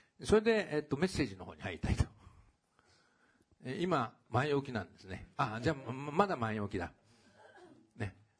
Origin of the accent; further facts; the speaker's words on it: Tokyo, Japan; まあ東京に来てるって言ったって私東京出身なんですけど